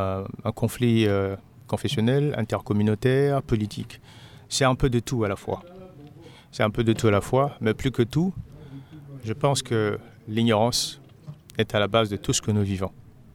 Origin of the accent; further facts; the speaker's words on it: Central African Republic; Vous savez qu'il est difficile en tant que centrafricain d'assumer un certain nombre de choses.